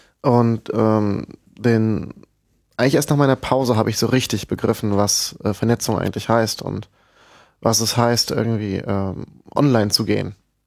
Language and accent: German; Hesse, Germany; Dann habe ich im Rhein-Main-Gebiet, wo ich herkomme, eine Banklehre gemacht zum Bank- und Sparkassenkaufmann.